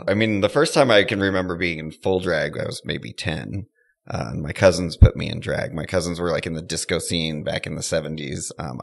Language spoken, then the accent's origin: English; San Francisco, California, United States; I was born in San Francisco. I grew up all around the Bay Area, all the way up to a place called Placerville, which is up past Sacramento